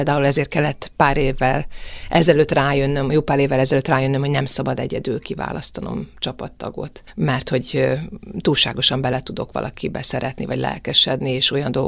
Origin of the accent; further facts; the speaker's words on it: Szeged, Csongrád-Csanád, Hungary; Szegeden nőttem föl